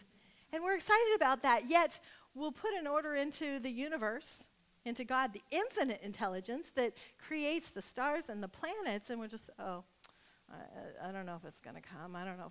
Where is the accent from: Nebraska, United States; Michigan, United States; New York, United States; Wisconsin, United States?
Nebraska, United States; I'm from Nebraska, so when it rains, I always think, it seems like a lot of people make things, oh, it's raining.